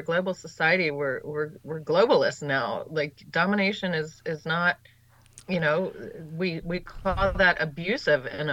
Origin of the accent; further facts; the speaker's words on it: United States; I feel like as an American, you know, everybody's got commentary